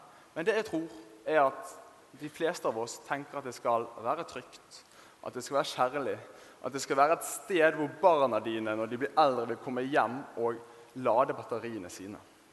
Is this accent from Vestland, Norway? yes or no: yes; Bergen, Vestland, Norway; er 23 år, blir snart 24, og jeg kommer fra der du hører jeg kommer fra. Jeg kommer fra Bergen